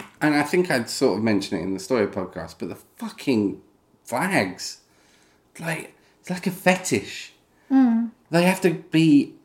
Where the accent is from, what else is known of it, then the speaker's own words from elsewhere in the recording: United Kingdom; I don't look at the Union Jack and think, because I can see it, I'm more British, I'm more patriotic, you know?